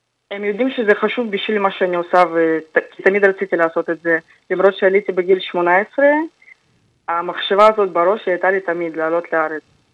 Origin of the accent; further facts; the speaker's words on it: Russia; moved away as an adult; now in Haifa, Israel; בת 21, כרגע אני גרה בחיפה. עליתי מרוסיה לפני 3 שנים